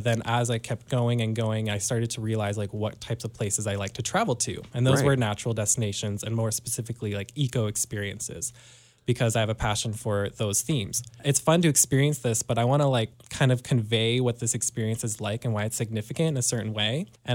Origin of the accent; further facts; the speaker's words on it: Whitefish, Montana, United States; Well, I was born and raised in Whitefish, so I'm very outdoorsy at heart.